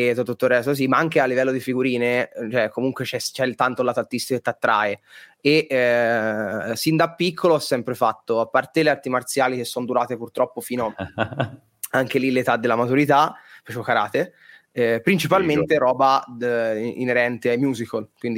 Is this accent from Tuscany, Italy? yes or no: yes; Piombino, Tuscany, Italy; now in Milan, Italy; Io andavo in una fumetteria a Piombino, saluto tutti i piombinesi, la mia città natale, ora sto a Milano però ero di Piombino